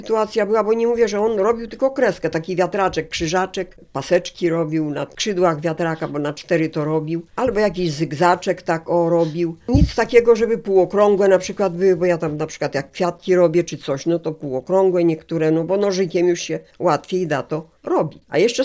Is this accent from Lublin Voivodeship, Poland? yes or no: yes; Lublin Voivodeship, Poland; Ja pochodzę z Lubelszczyzny, to można nazwać, że to wzory lubelskie.